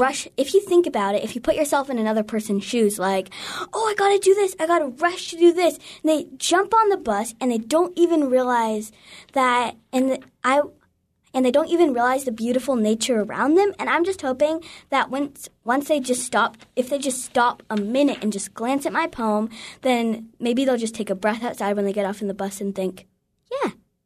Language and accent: English; Juneau, Alaska, United States; I am from my family and all the wilderness around me. I am from Juneau, Alaska.